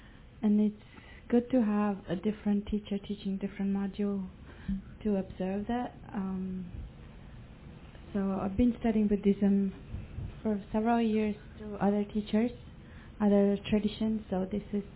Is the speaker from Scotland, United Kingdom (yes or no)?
no; Durham, North East England, United Kingdom; English is a second language; I come from Durham, so always late with the traffic.